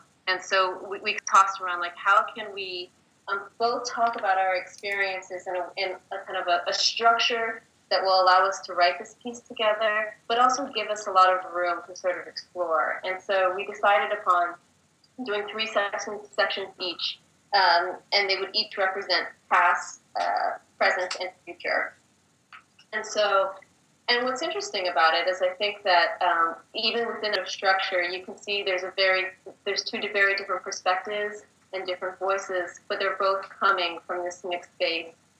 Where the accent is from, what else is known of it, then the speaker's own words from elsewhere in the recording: Hawaii, United States; And there's a lot growing up in Hawaii about, again, belonging.